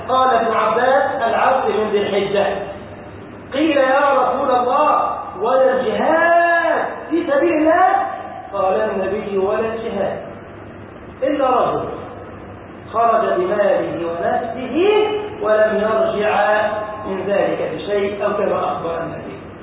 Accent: Egypt; اللهم احفظ بلدنا مصر يا رب العالمين.

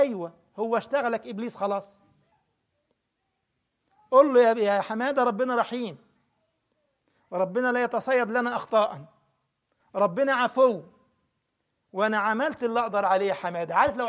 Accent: Egypt; فزعيم القرية دي راجل باشا من البشوات القدامى عندنا في مصر

